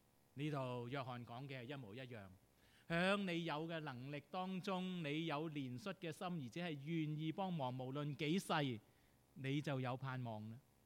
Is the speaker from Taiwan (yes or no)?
no; China; 我们中国人都说恻隐之心人皆有之